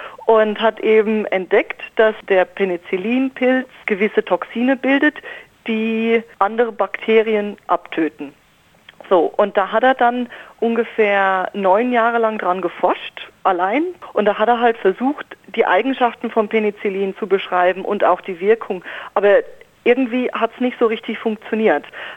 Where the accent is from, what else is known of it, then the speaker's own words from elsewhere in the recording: Sonneberg, Thuringia, Germany; now in Adelaide, Australia; Ich komme selber aus Sonneberg, was im Süden Thüringens ist, direkt an der bayerischen Grenze bei Coburg.